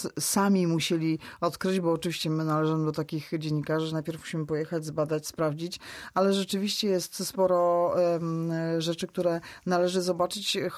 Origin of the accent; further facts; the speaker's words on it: Szczecin, West Pomeranian Voivodeship, Poland; My ze Szczecina